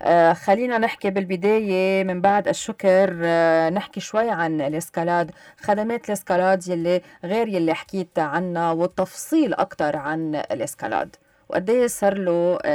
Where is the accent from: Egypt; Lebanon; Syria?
Lebanon; ببلد مثل بلدنا لبنان يعني ما في استقرار بلبنان، ولا مرة عشنا هذا الاستقرار،